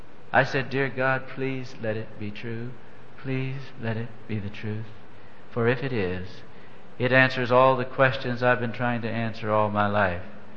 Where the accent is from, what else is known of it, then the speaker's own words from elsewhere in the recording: Moberly, Missouri, United States; And I went back home to my hometown of Moberly, Missouri